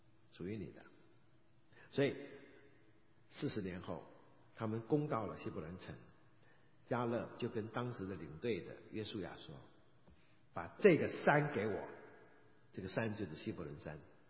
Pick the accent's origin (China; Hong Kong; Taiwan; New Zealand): Taiwan; 好几年前有一次回台湾的时候，我的小学同班同学他还住在当地，那我们住在眷村里长大的嘛